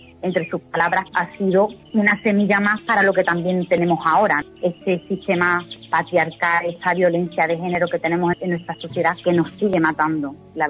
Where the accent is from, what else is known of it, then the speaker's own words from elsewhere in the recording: Guillena, Andalusia, Spain; Fue bastante duro lo que se vivió entre los vecinos y las vecinas de mi pueblo, de Guillena.